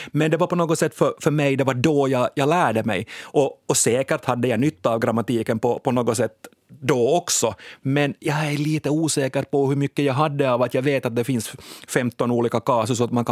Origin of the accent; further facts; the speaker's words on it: Kvevlax, Ostrobothnia, Finland; jag kommer ju då från Österbotten, eller jag kommer från delar av Österbotten, Kvävlax, där jag var liksom största delen av min tid som skolelev. Inte särskilt mycket finska där.